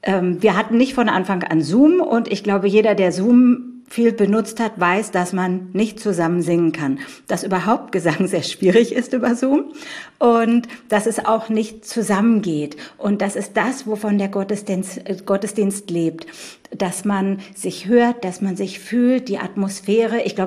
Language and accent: German; Berlin, Germany; Ich bin gebürtige Berlinerin.